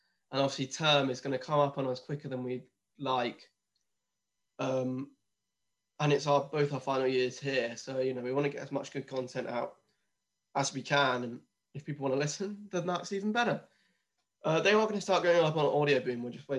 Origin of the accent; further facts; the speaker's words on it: United Kingdom; We are obviously British, and the BBC is the most British thing I can think of.